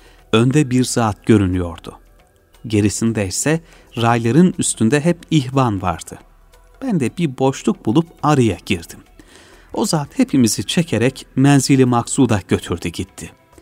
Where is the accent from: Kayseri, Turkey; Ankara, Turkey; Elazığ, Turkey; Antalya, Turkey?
Kayseri, Turkey; also born or lived in Emmiler; 1933 yılında Kayseri'nin Erkilet nahiyesi Emmiler köyünde dünyaya gelmişim.